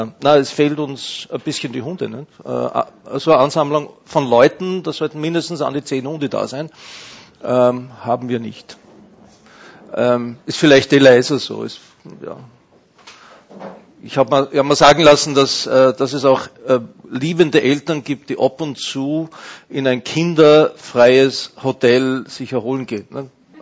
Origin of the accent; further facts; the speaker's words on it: Austria; Als Österreicher bin ich ein Anhänger des Binnen-Eis.